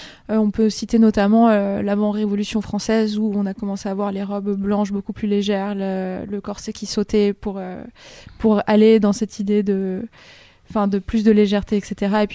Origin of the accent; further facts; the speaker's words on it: Madagascar; j'ai du mal à me positionner par rapport à la revendication de mes origines dans le sens où est-ce que je suis malgache, est-ce que je ne suis pas malgache. J'ai pas la nationalité malgache, j'ai que la nationalité française.